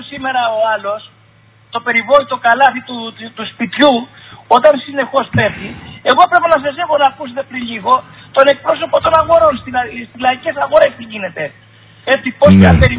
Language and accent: Greek; Valsamata, Ionian Islands, Greece; ειδικά στο χωριό μου στα Βαρσαμάτα, Φραγκάτα εκεί ομαλά